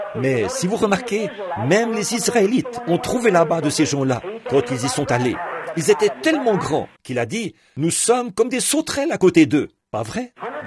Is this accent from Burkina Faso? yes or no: no; United States; Bon, ici, je suis américain, et vous le savez.